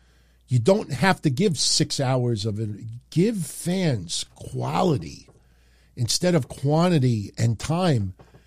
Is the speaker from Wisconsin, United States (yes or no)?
no; Queens, New York, United States; I'm an Italian from Queens, New York.